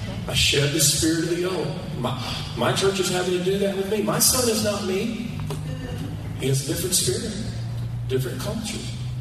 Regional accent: Cordell, Oklahoma, United States; I was raised in Western Oklahoma at Cordell with 3,000 people.

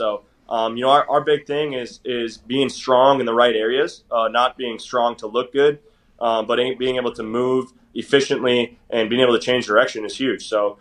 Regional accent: Minnesota, United States; I'm from Minnesota, but I'm right on the border. My hometown is like 40 minutes from the North Dakota border.

